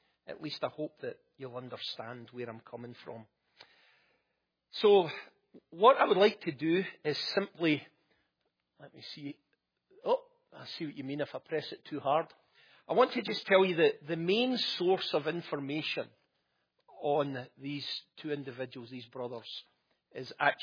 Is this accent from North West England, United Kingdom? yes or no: no; Scotland, United Kingdom; Parts of it are just full of names that really mean nothing to me as a Scotsman